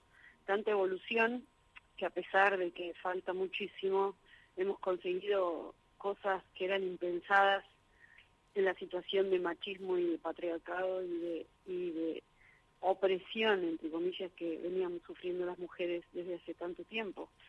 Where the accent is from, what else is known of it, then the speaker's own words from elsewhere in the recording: La Matanza, Buenos Aires Province, Argentina; nosotros somos el conurbano bonaerense, eso también, de Matanza.